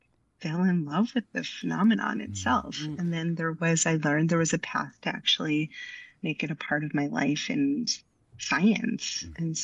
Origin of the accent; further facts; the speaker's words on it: Philadelphia, Pennsylvania, United States; Yeah, I was actually born and raised in Philadelphia.